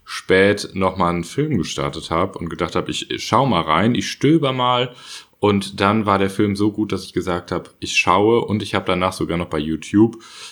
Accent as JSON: {"language": "German", "region": "Hesse", "country": "Germany", "said": "ich komme aus Hessen."}